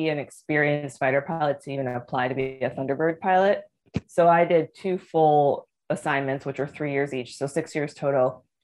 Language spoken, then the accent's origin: English; Midwest, United States; I wanted to travel all over the world